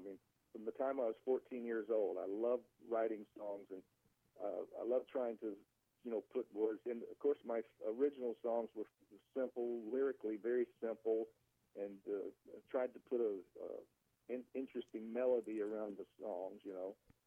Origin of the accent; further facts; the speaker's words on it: Atlanta, Georgia, United States; I grew up in Atlanta in a section of town called Cabbage Town. When I was about 5 years old, we lived in Cabbage Town, and it was like an area of working class people